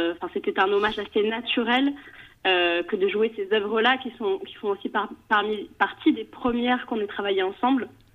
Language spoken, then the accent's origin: French; Toulouse, Occitanie, France; now in Paris, France; Moi, je viens de Toulouse, et plutôt... Pas centre-ville, quoi, plutôt campagne.